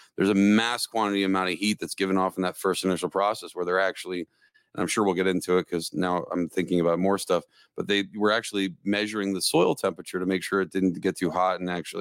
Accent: Pennsylvania, United States; If it makes you feel any better, I'm from Pennsylvania, which isn't much better. But I was in the more bustly part.

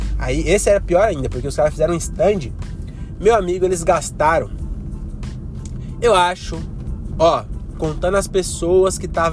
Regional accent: Francisco Morato, São Paulo, Brazil; Tá achando que eu nasci ontem? Sou de Morato

